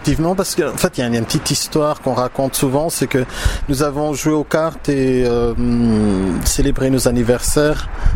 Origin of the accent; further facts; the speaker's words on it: Madagascar; tiens, t'es malgache, je suis malgache